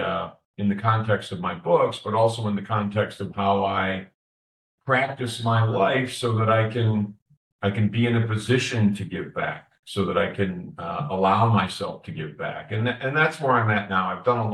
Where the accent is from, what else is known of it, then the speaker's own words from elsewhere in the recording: Detroit, Michigan, United States; I'm from the Midwest, actually. I was born in Detroit. We talked about the Detroit Lions sitting behind me here. So I was born in Detroit, and in my younger years, we moved out to the country.